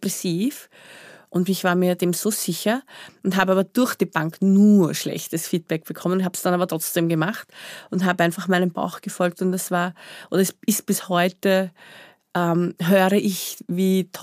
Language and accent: German; Austria; Also mit anderen Wurzeln, aber hier geboren und aufgewachsen.